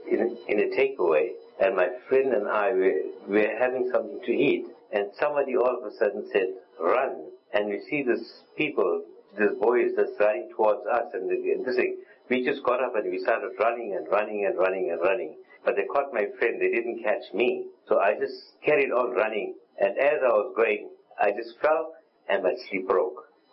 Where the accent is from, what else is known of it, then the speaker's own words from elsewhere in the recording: South Africa; I'm from South Africa.